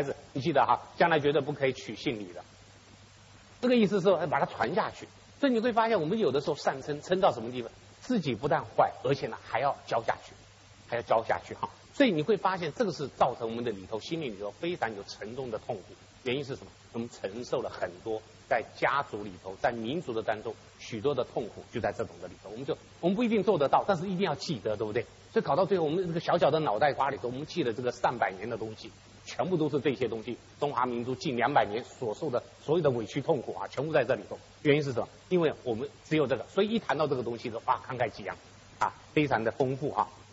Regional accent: Taiwan; 我在台湾长大之后，我就发现台湾有的时候有这种观念

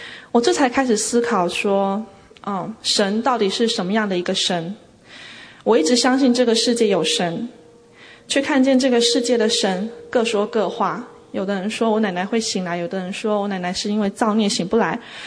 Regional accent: Taiwan; 我是在一个非基督徒的家庭长大的，我从台湾来的。

